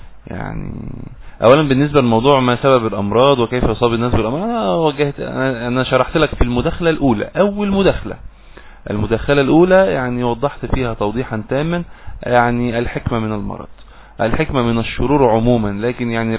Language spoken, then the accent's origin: Arabic; Egypt; يعني سداح مداح زي ما بنقول عندنا في مصر